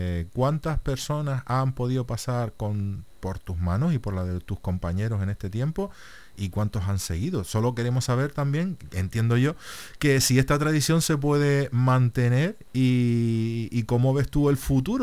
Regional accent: Canary Islands, Spain; Lo que pasa es que somos en Canarias, que somos muy abiertos, ¿verdad?

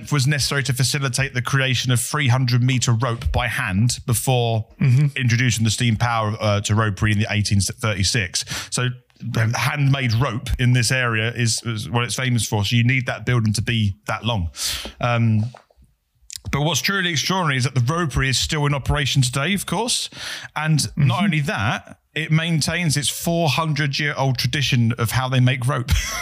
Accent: Maidstone, South East England, United Kingdom; I was born in Maidstone, pretty safe, a nice place to grow up.

